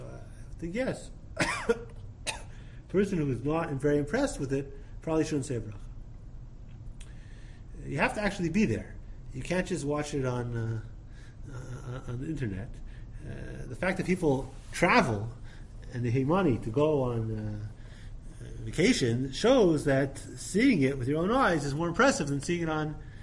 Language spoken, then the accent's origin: English; Canada; now in Israel; even if I grew up in Canada, but I've been living here for many years